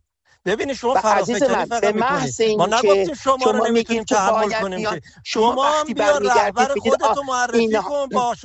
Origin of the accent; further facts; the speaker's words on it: Iran; ما همه ایرانی هستیم